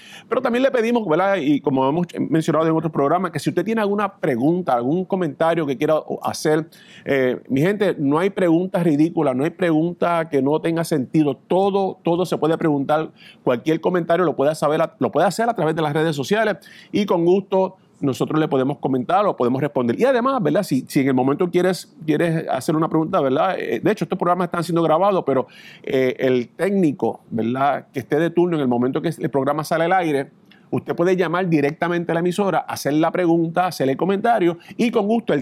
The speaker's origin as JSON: {"language": "Spanish", "town": "Isabela", "country": "Puerto Rico", "said": "De hecho, yo soy Gallito de Isabel, así que estamos."}